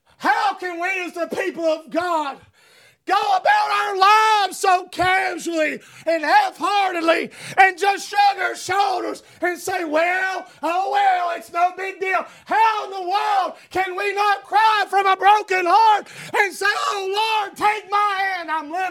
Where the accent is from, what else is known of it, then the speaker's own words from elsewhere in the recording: United States; I'm a Christian before I'm an American.